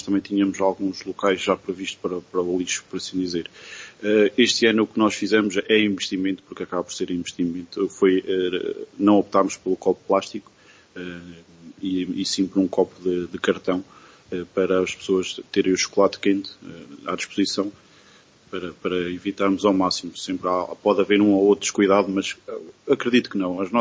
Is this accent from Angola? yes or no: no; Barra, Portugal; Nós também somos quase filhos da terra. Não nasci na Barra, mas morei desde sempre na Barra.